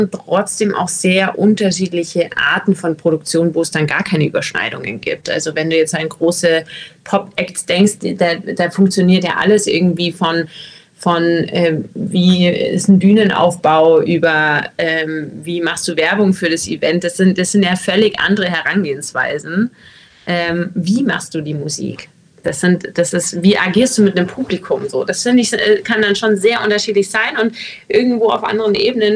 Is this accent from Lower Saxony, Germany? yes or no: no; Munich, Bavaria, Germany; now in Mannheim, Germany; ich war eh schon in Mannheim. Ich bin aus München nach Mannheim gekommen für das Jazzstudium